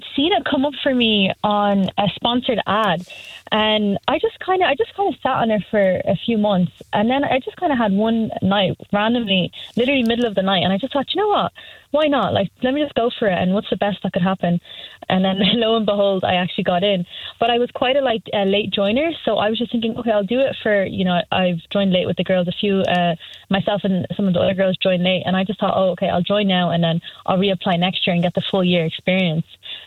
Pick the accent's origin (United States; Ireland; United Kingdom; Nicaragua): Ireland; But at the end of the day, I know I'm Irish, and that's enough.